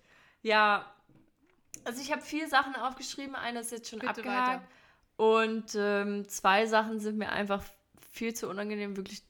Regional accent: Berlin, Germany; ich komme aus Berlin

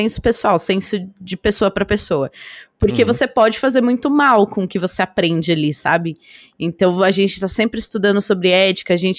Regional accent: São Paulo, Brazil; tenho 25 anos, sou aqui de São Paulo, capital.

